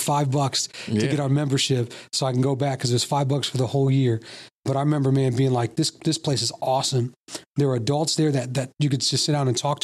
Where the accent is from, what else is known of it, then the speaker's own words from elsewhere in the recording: Indiana, United States; growing up in Northwest Indiana, the biggest college football you had was Notre Dame